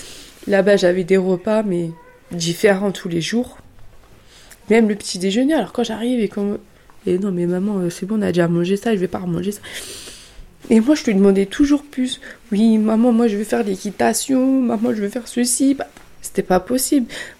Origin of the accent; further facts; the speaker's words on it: Grigny, Île-de-France, France; J'ai grandi donc à la Grande Borne, à la place aux Herbes.